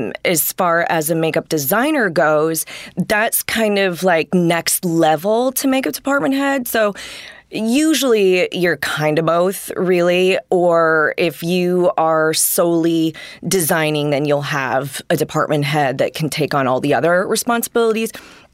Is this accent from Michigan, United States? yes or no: yes; Detroit, Michigan, United States; also born or lived in New York; But I mean, when I was young, we moved back and forth from Detroit to New York. Mm-hmm. So I have the Midwest and East Coast roots and stuff like that.